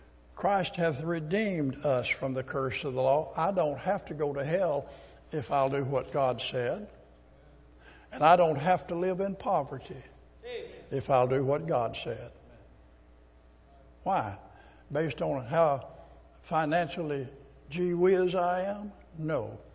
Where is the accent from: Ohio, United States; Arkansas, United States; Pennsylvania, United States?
Arkansas, United States; born there; I was born in Arkansas, but I understand that.